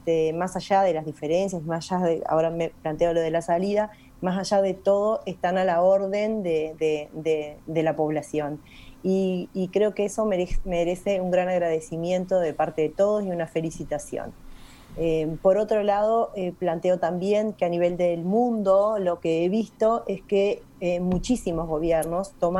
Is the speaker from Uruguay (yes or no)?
yes; Uruguay; nos hace a la identidad como uruguayos